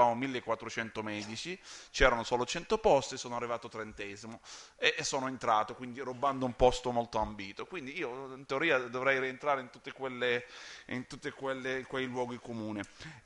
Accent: Nazareth, Northern District, Israel; io sono musulmano, a parte il fatto che sono di Nazareth, quindi proprio Gesù è un mio compaesano

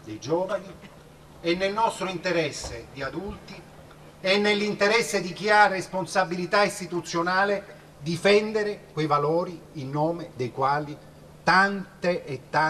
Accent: Palermo, Sicily, Italy; born there; Ne so bene io che in questa città sono nato e che per tante volte mi sono sentito dire, quando mi hanno chiesto: ma lei, tu da dove vieni? Palermo, Sicilia.

